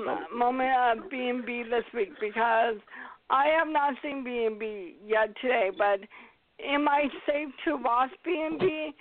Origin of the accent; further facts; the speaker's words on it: Oregon, United States; also born or lived in Mercer Island; now in Redmond, United States; But growing up in Oregon, I grew up in Aurora, Hillsboro, Beaverton area.